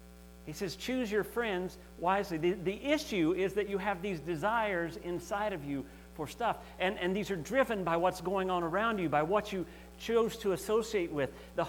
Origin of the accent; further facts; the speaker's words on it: Canada; And that's where I get convicted as a Canadian and you know, from the world standpoint, a very wealthy Canadian